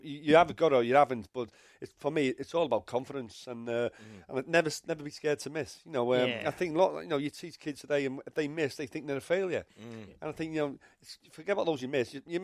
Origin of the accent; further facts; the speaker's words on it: Wales, United Kingdom; Unfortunately for me, you know, being Welsh, you know, where we didn't qualify.